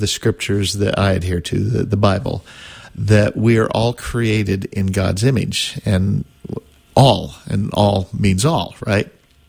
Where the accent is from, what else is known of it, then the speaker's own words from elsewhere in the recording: Eugene, Oregon, United States; now in Chico, United States; And I grew up in Eugene, Oregon.